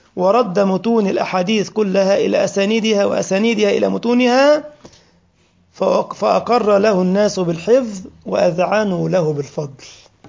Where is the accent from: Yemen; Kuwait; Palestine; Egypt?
Egypt; ده عندنا في مصر يا عمار